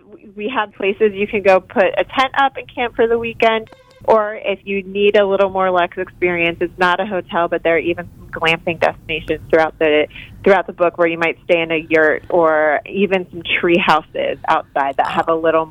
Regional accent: Maryland, United States; So I live in Northern Virginia right now, and I grew up in Maryland

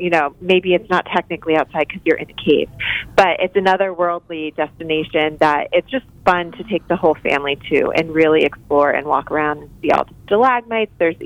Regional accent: Maryland, United States; So I live in Northern Virginia right now, and I grew up in Maryland

